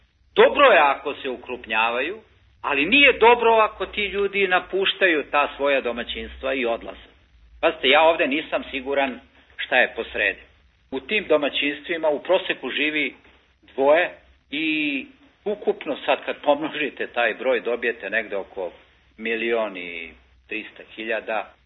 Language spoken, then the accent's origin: Serbian; Belgrade, Serbia; u zgradi gde sam odrastao ovde u Beogradu